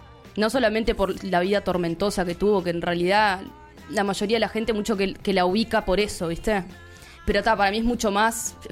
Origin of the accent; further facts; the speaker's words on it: Paysandú, Uruguay; yo soy de Paysandú. Estábamos allá en Paysandú, escuchando un DVD en vivo